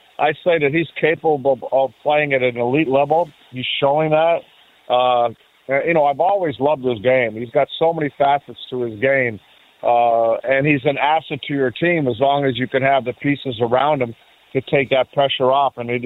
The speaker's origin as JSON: {"language": "English", "country": "Canada", "tie": "born or raised there", "said": "my time growing up in Canada"}